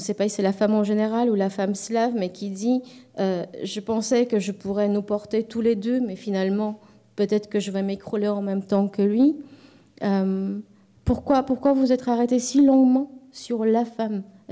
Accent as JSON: {"language": "French", "country": "Romania", "said": "C'est, pour l'anecdote, je suis roumaine"}